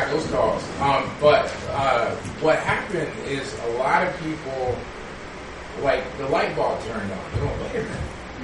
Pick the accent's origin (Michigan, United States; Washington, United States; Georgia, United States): Washington, United States; I'm from Skagit County in Washington State